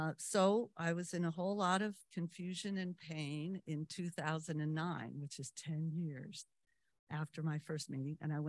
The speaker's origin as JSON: {"language": "English", "town": "Berkeley", "region": "California", "country": "United States", "tie": "born or raised there", "lives_now": "Danville, United States", "said": "I'm from Danville. Thank you for letting me come and do this. I'll talk about how it was, what happened, and how it is now. I grew up in a large family right near here in Berkeley, a large Irish Catholic family"}